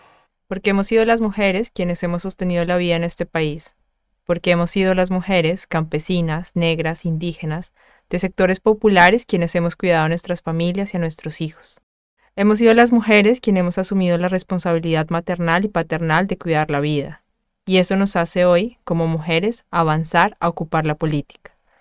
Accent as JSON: {"language": "Spanish", "country": "Colombia", "said": "Hoy, como colombianos, celebramos que tenemos el primer presidente de izquierda en Colombia"}